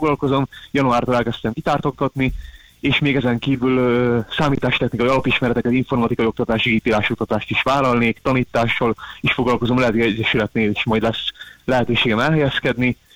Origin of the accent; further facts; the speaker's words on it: Hungary; Félváról vagyok